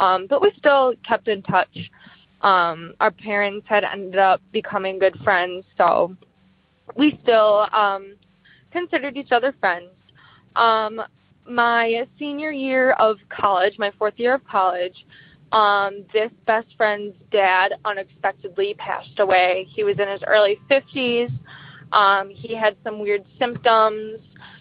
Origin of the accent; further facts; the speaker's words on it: Wisconsin, United States; I am from Wisconsin.